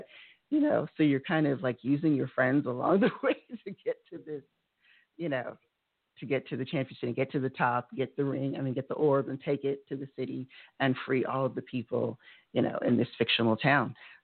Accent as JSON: {"language": "English", "region": "Texas", "country": "United States", "tie": "born or raised there", "also_born_or_lived": "Louisiana", "said": "I grew up in Texas and Louisiana."}